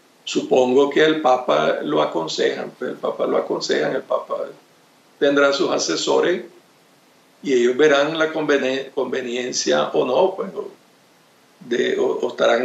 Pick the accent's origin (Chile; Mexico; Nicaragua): Nicaragua; Yo como nicaragüense, yo tengo la esperanza de que sí, pues tengo la esperanza de que nuestra patria cambie y mejore